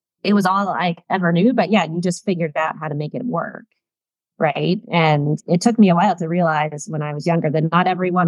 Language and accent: English; Portland, Oregon, United States; also born or lived in Camarillo, California; Yeah, so I'm a West Coaster. I grew up largely in Portland, Oregon, and then Camarillo, California. So Pacific Northwest and Southern California.